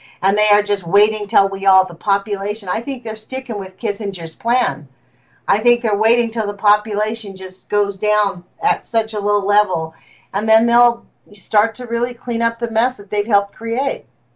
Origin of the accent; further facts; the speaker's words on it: California, United States; I'm from Southern California